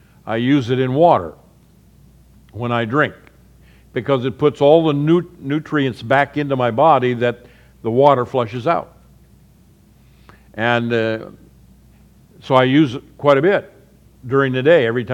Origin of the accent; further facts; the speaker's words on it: Ireland; You can take something, since I'm Irish, I'll go with potatoes.